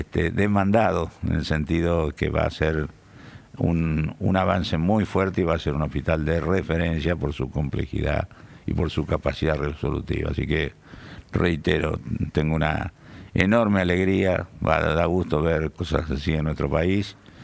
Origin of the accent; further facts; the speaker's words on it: Argentina; estoy emocionado realmente de como argentino